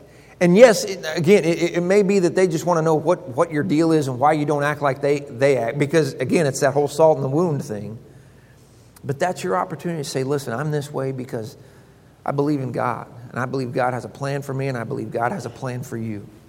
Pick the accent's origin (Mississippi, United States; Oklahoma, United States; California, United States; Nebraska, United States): Oklahoma, United States; Broken Arrow; I grew up in Broken Arrow, Oklahoma.